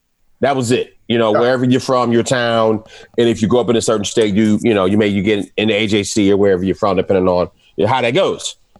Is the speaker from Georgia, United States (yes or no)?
yes; Atlanta, Georgia, United States; You know, when I grew up in Atlanta, UGA was that way in Georgia.